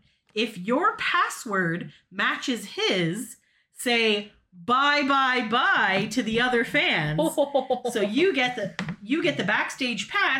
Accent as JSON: {"language": "English", "country": "Canada", "said": "It is the bilingual version because we're from Canada."}